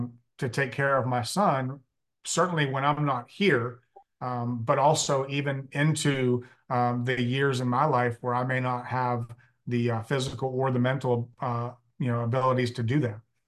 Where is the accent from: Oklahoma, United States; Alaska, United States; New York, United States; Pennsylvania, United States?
Pennsylvania, United States; Pittsburgh; I was born and raised in Pittsburgh. So okay. Got Steelers, you know, still in my veins.